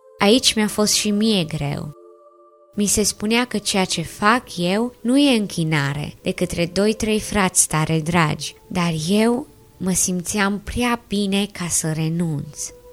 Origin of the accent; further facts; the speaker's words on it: Bucharest, Romania; Am 23 de ani, iar în februarie fac 3 ani de când m-am pocăit. Sunt din București.